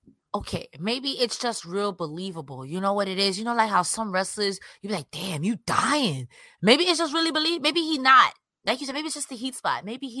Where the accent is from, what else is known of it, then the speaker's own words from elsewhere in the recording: Brooklyn, New York, United States; Hey Tony, I'm from New York, Brooklyn.